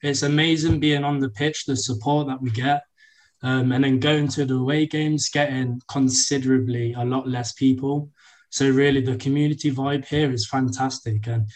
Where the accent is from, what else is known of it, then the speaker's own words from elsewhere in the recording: Rugby, West Midlands, United Kingdom; So I'm from Rugby in the UK.